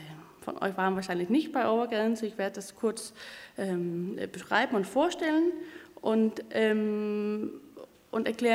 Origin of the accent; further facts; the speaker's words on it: Copenhagen, Capital Region of Denmark, Denmark; ich bin aus Kopenhagen, wie gesagt